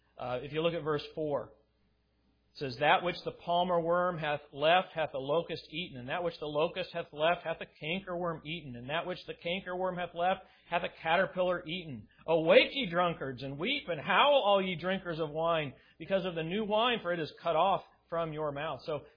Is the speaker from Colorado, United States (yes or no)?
yes; Colorado, United States; growing up in Colorado, we loved to go to the mountains.